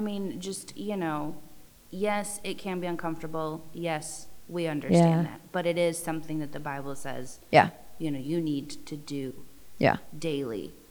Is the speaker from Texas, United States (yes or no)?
no; Taylorville, Illinois, United States; I am just from Taylorville, Illinois. You know, like, I'm doing good over there in Taylorville.